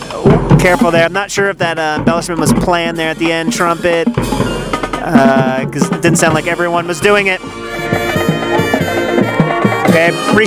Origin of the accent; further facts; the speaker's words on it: Pottstown, Pennsylvania, United States; I'm from Pottstown, Pennsylvania.